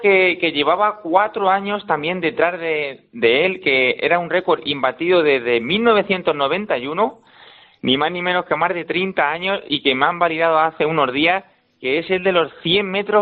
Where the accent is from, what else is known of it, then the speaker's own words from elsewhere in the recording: Castilla-La Mancha, Spain; como buen castellano manchego, digo, voy a promocionar algunos de nuestros edificios emblemáticos